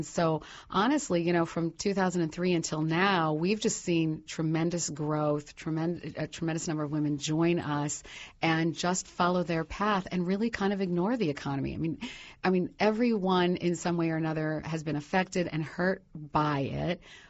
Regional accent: Columbus, Ohio, United States; I started it in New York, even though I'm from Columbus.

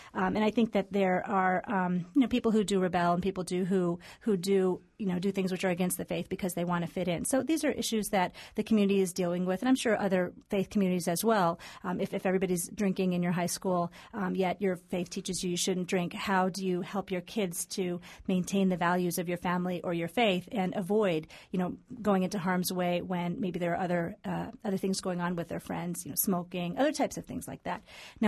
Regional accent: Marion, Ohio, United States; I grew up in Marion, Ohio. I was the only Muslim kid in my elementary school and in my junior high, except for my siblings.

